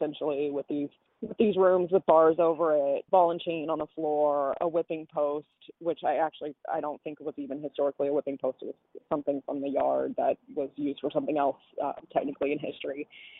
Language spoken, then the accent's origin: English; Illinois, United States; And even though I grew up in Southern Illinois, in the lower sort of Ohio River Valley counties, I didn't know about the house as a child growing up.